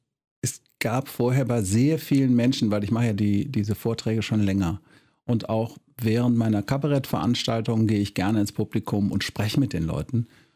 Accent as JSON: {"language": "German", "town": "Cologne", "region": "North Rhine-Westphalia", "country": "Germany", "said": "wenn man so aussieht wie ich, kann man nicht verleugnen, wo man herkommt. Ich komme aus Köln."}